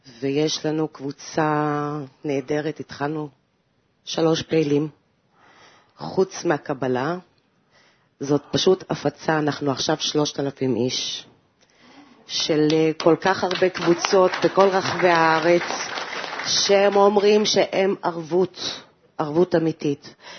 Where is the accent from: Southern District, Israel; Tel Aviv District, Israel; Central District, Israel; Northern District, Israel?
Southern District, Israel; Ashdod; ערב טוב, אני מאשדוד, אוהבת אתכם אשדוד.